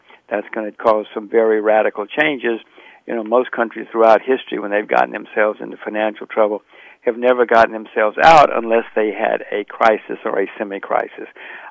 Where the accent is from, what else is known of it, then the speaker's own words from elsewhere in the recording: United States; I mean, I wouldn't, and I'm an American.